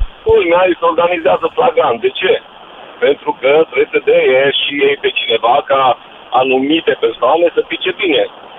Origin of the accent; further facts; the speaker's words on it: Romania; nu avem ca și români mentalitatea și civilizația necesară a Olandei